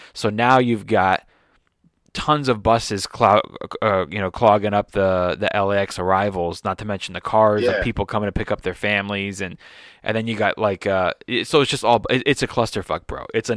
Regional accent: Los Angeles, California, United States; grew up in Los Angeles, bro, and I don't ever remember. I mean, I was born here

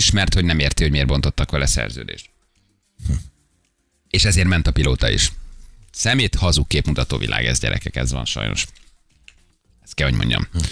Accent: Hungary; én azért ugyanúgy magyar vagyok. És ugyanúgy azt mondom, hogy magyar vagyok.

